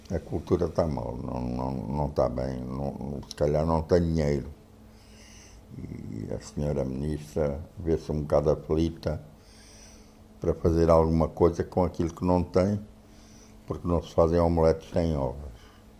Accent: Benguela, Angola; Tive 6 meses em Benguela, que é a minha terra.

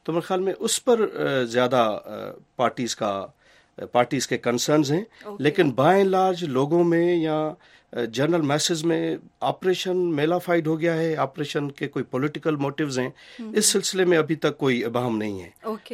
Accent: Sindh, Pakistan; سندھ میں چونکہ میرا تعلق دیہات سے ہے

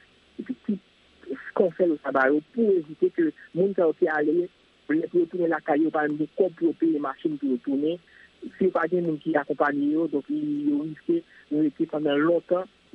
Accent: Montreal, Quebec, Canada; je suis de Montréal

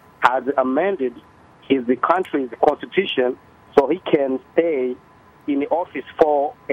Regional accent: Togo; Yes, yeah … from Togo.

